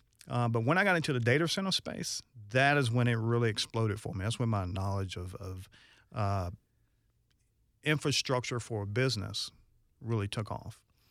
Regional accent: Athens, Georgia, United States; I'm from Georgia. I grew up in Athens, Georgia.

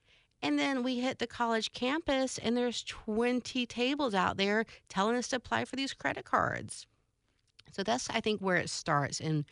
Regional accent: Jacksonville, Florida, United States; Well, I'm a Jacksonville native, so I grew up. This is my hometown.

